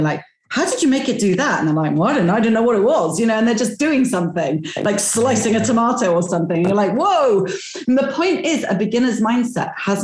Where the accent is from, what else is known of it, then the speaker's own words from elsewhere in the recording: United Kingdom; because I'm British